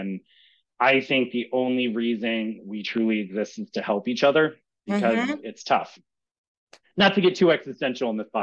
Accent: Camden, New Jersey, United States; also born or lived in Baltimore; I grew up in Camden and Baltimore.

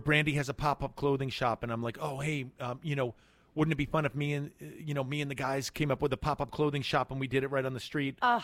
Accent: Manhattan, New York, United States; I don't know if you know this, but I grew up in Manhattan. I'm born and raised.

